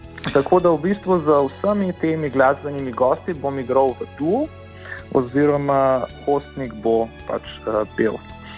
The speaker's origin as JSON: {"language": "Slovenian", "town": "Ljubljana", "region": "Central Slovenia", "country": "Slovenia", "said": "ker sem sam Ljubljančan in imam tu največ publike"}